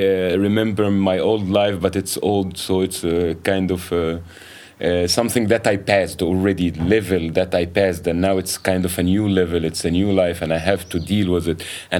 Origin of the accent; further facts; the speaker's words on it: Alexandria, Alexandria Governorate, Egypt; انا اسكندراني، بمثل اسكندريه جدا